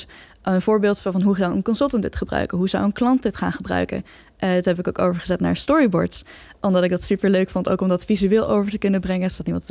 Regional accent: Duiven, Gelderland, Netherlands; now in The Hague, Netherlands; Nou, ik kom uit Duiven eigenlijk, lekker in de hele mooie oostkant, bij mijn ouders vandaan. En ik ben hierheen naar Den Haag gekomen voor mijn studie.

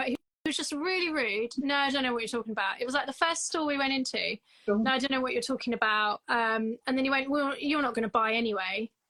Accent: England, United Kingdom; No, I'm an English person that doesn't drink tea.

